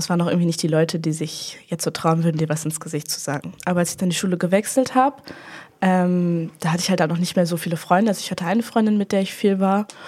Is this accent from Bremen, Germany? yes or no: yes; Bremen, Germany; ich war vorher auf einem Gymnasium bei uns in Bremen.